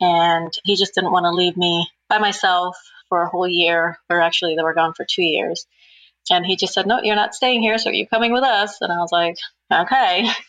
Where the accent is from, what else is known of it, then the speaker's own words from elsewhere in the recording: Dominican Republic; moved away as an adult; also born or lived in Quito, Ecuador / Miami, United States; now in Charlotte, United States; I live in Charlotte, North Carolina, or just outside of Charlotte. I am from Dominican Republic. I was born and raised there.